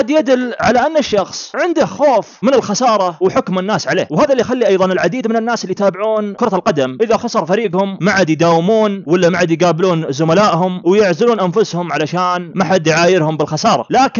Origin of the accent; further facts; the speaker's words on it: Saudi Arabia; ولاحظوا حتى عندنا في المملكة العربية السعودية أو ممكن في بعض البلدان الأخرى